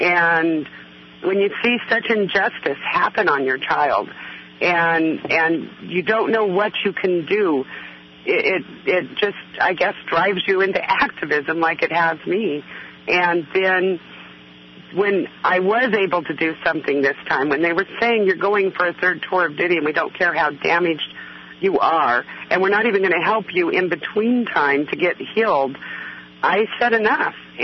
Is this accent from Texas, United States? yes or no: no; Missouri, United States; I'm from Missouri, and I went to my own representatives.